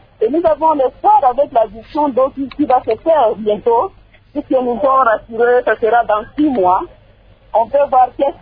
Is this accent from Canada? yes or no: no; DR Congo; nous sommes à Bukavu